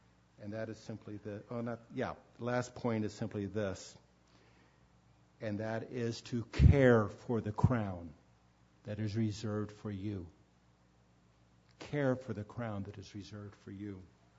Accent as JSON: {"language": "English", "town": "San Diego", "region": "California", "country": "United States", "tie": "born or raised there", "said": "I used to do that a lot growing up in San Diego when so much was being built up in the 50s and 60s."}